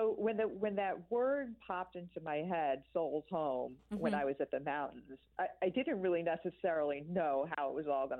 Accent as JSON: {"language": "English", "region": "New York", "country": "United States", "tie": "born or raised there", "said": "I was interested in moving to Virginia, because I grew up in New York."}